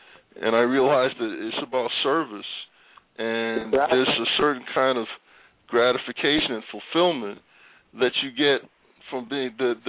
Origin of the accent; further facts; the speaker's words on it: Brooklyn, New York, United States; I grew up in Bed-Stuy in a rough neighborhood, and I survived it.